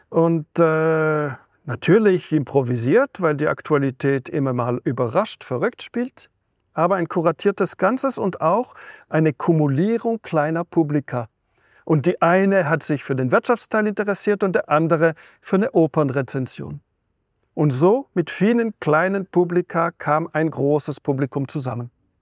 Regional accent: Fribourg, Switzerland; die kleine zweisprachige Stadt Freiburg, Fribourg, mein Heimatkanton

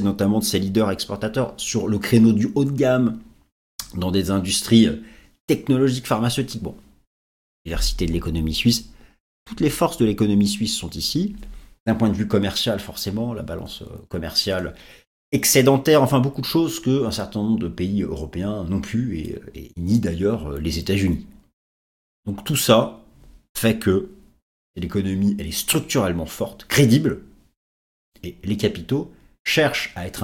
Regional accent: France; puisque moi je suis français

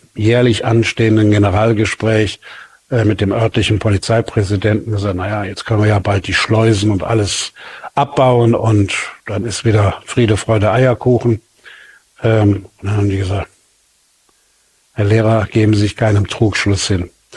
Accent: Germany; ich bin ein Deutscher, ich bin hier groß geworden.

